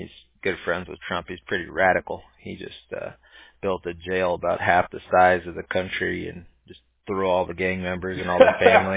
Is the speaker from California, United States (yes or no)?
yes; Huntington Beach, California, United States; also born or lived in Santa Ana; No, I was born in Santa Ana. They don't actually have a hospital where you can be born there. You could either be born in Santa Ana or Newport Beach. But, yeah, my parents brought me home from the hospital.